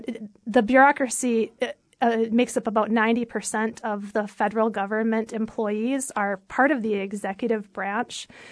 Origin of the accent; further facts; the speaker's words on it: Park Rapids, Minnesota, United States; I grew up in Park Rapids, Minnesota. I grew up in a lower class. There were five of us.